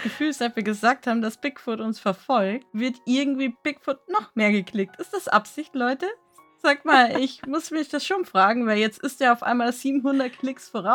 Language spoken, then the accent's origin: German; Bavaria, Germany; Ich komme aus Bayern und so will ich reden.